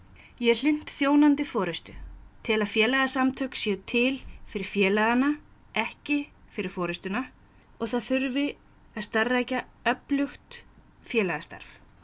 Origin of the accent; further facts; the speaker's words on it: Reykjavík, Capital Region, Iceland; Ég fædd 1980, alinn upp í Vesturbænum í Reykjavík, þangað til ég var 11 ára. Þá fluttum við til Kaupmannahafnar þar sem ég dvaldi til 30s.